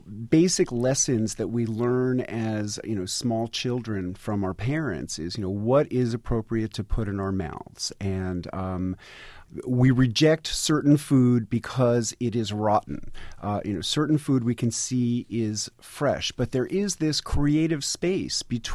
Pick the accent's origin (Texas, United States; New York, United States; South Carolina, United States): New York, United States; New York City; Well, growing up in New York City, one of my very favorite foods were sour pickles